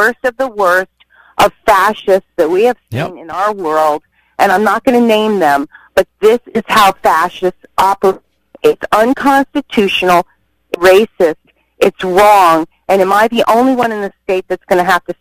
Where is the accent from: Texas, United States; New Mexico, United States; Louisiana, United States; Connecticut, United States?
Connecticut, United States; New London; I grew up in New London, and I grew up